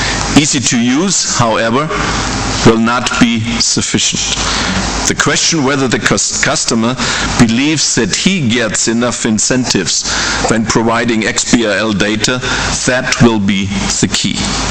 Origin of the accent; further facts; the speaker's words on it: Bavaria, Germany; accent: Bavarian; I thank you for your patience listening to my Bavarian accent.